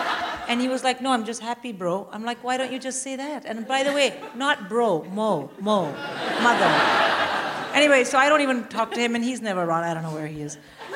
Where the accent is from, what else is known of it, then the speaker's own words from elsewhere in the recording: India; I'm Indian. I would rather die.